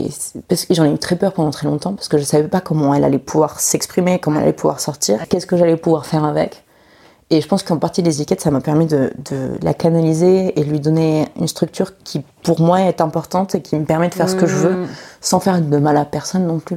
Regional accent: France; first language Spanish; j'ai grandi en France, mais chez moi on a toujours parlé espagnol

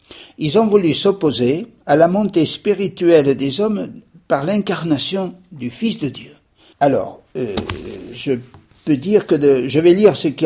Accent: Saint-Sever, Nouvelle-Aquitaine, France; je suis originaire de Saint-Sever. J'ai été à l'école tout près chez maîtresse en 1950.

